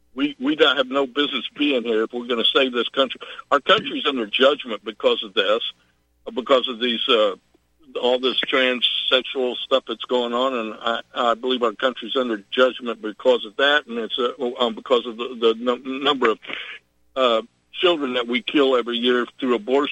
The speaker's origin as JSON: {"language": "English", "region": "Kentucky", "country": "United States", "said": "I'm from Kentucky, and years ago, when he was there as running as a senator, I couldn't stand him."}